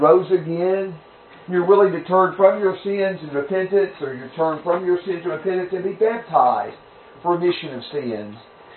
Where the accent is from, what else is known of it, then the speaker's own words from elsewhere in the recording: Tennessee, United States; There's a friend I was raised with in Middle Tennessee.